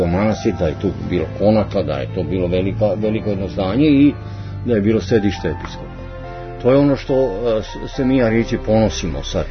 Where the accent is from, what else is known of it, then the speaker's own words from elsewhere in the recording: Arilje, Šumadija and Western Serbia, Serbia; Rodom iz Arilja i moji preci, roditelji su iz Arilja